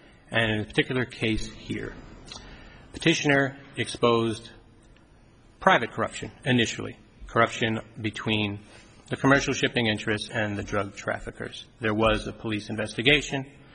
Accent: New Jersey, United States; I'm from New Jersey, Your Honor. I speak too fast.

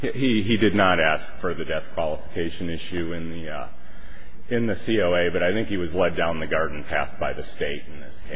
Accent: Boise, Idaho, United States; I'm an attorney from Boise, Idaho

